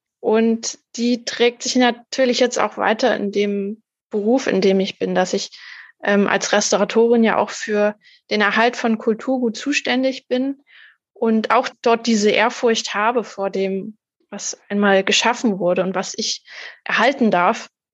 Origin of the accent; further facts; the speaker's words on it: Halle, Saxony-Anhalt, Germany; Und da war jemand vom Stadtforum Gotha, der eben gefragt hat, wo ich herkomme. Als ich gesagt habe, aus Halle